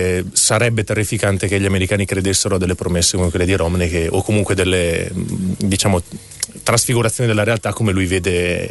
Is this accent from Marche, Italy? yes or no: no; Trento, Trentino-Alto Adige, Italy; Di Villazzano. Cioè sono nato a Trento, all'ospedale San Camillo per la precisione.